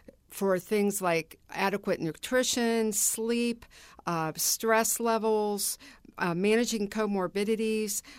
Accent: West Virginia, United States; but I'm from West Virginia, Appalachian area

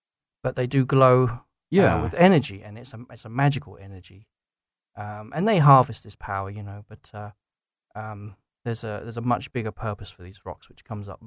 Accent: England, United Kingdom; moved away; Yeah, I'm from England originally. I've been here 13 years.

